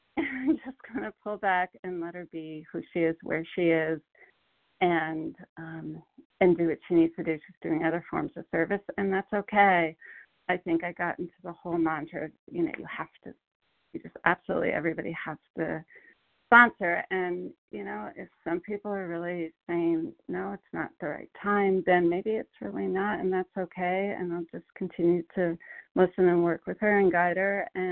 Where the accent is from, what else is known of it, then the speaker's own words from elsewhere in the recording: Connecticut, United States; I'm from Connecticut, grateful member of this program and compulsive overeater.